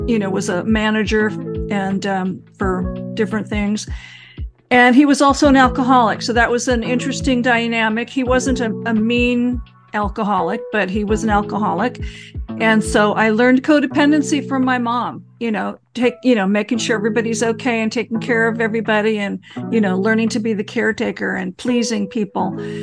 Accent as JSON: {"language": "English", "region": "California", "country": "United States", "tie": "born or raised there", "said": "I grew up in Southern California."}